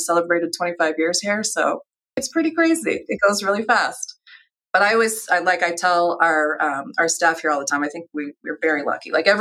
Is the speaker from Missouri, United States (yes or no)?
yes; St. Louis, Missouri, United States; Well, you're sitting in an office in St. Louis. I grew up in St. Louis